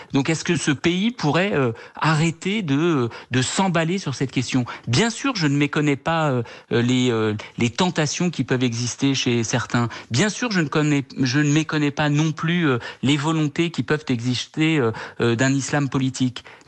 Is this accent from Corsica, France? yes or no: no; La Courneuve, Île-de-France, France; also born or lived in Saint-Denis; je suis né à Saint-Denis, j'habite la Courneuve depuis ma naissance il y a près de 50 ans. Et je fais des permanences dans le canton dans lequel je suis élu, la Courneuve, dans lequel je vis depuis toujours, où j'ai été scolarisé, où mes enfants sont scolarisés.